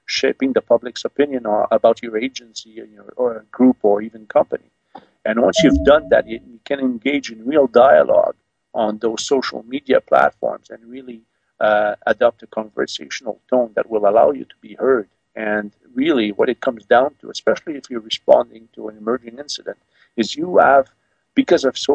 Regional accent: Oakville, Ontario, Canada; I'm from Oakville.

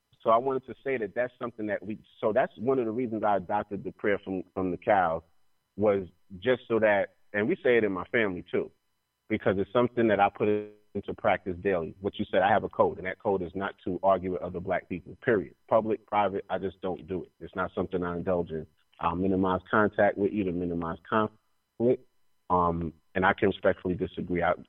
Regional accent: Brooklyn, New York, United States; Where I grew up in Brooklyn, in the Jewish section, they do not buy anything that's not Jewish.

